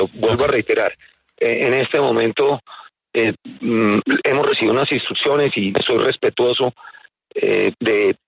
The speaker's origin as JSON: {"language": "Spanish", "country": "Colombia", "said": "se lo digo como colombiano"}